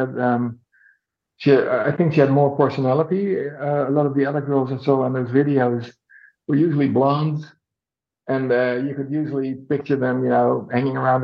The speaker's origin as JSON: {"language": "English", "country": "Netherlands", "tie": "born or raised there", "said": "I quickly hired a local theater in my hometown in Holland, a mid-sized country town"}